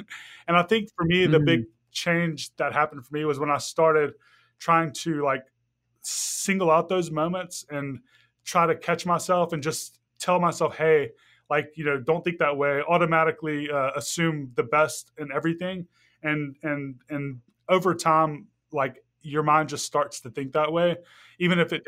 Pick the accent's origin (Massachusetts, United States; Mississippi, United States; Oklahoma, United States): Mississippi, United States; growing up in Mississippi and being part of like an Arab family.